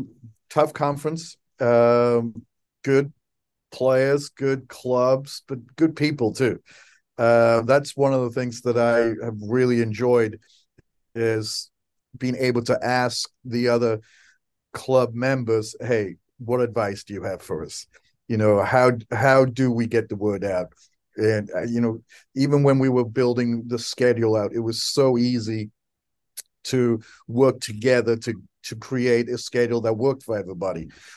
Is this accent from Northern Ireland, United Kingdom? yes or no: no; Wales, United Kingdom; first language Welsh; English is a second language; So my first language is Welsh as well. So he sang … which is we're still here. Mm-hmm. And I am a passionate Welshman, and that often comes out on the sideline.